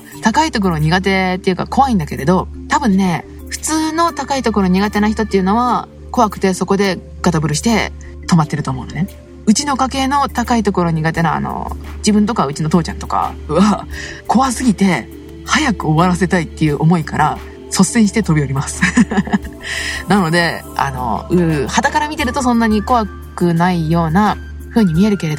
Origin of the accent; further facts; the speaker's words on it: Saitama, Japan; 地元埼玉の片田舎でございます。町民です主に民家と畑がメインかな。